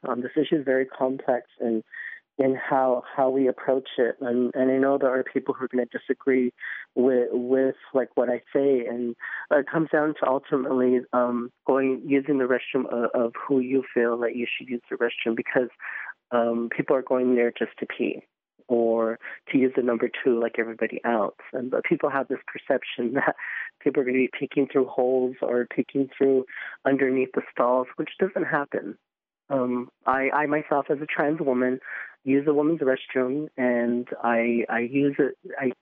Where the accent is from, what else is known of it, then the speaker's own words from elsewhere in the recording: San Augustine, United States; now in Albuquerque, United States; I am from Albuquerque, New Mexico, and originally from San Augustine. I'm just visiting D.C. for the moment.